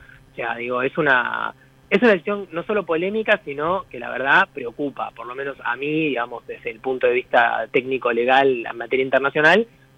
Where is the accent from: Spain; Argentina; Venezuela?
Argentina; que tal vez nos atañe más como argentinos